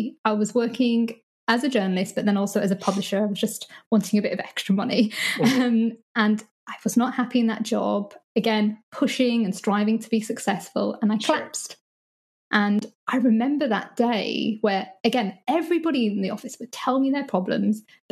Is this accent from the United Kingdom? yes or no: yes; United Kingdom; born there; So growing up in the UK, so I'm born to Indian parents. Both my parents are immigrants who came to the UK in like the early 60s. Okay. But so I'm British born.